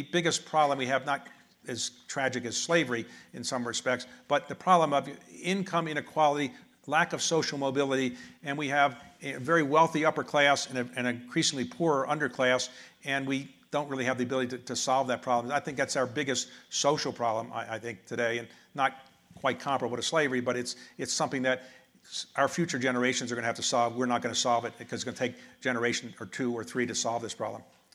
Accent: Baltimore, Maryland, United States; When I grew up in Baltimore, the schools were technically desegregated, but they really weren't.

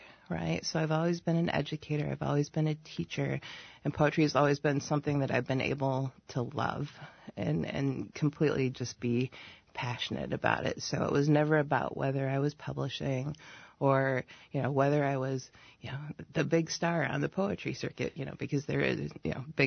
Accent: Des Moines, Iowa, United States; also born or lived in Sioux Falls, South Dakota; I grew up in Des Moines. I went to high school in Sioux Falls, South Dakota. I went to Iowa State.

